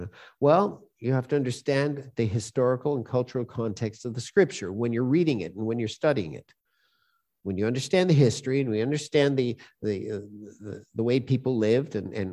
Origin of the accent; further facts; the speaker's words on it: Montreal, Quebec, Canada; I knew somebody growing up in Montreal. His name was Avram, or Avram, as we call them.